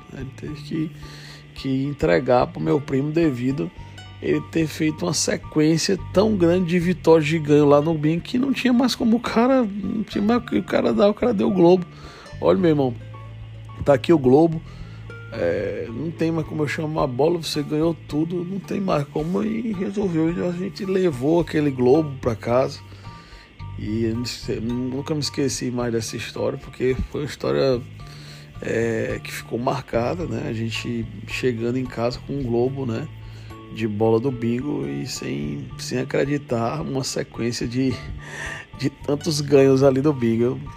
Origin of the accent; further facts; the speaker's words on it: Currais Novos, Rio Grande do Norte, Brazil; E estava na cidade onde eu nasci, lá em Currais Novos.